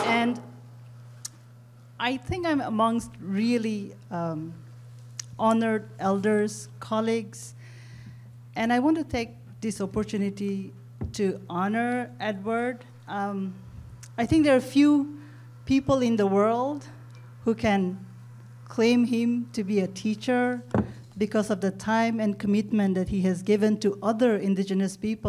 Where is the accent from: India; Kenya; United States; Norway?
India; I am a Naga and I come from the Eastern Himalayas.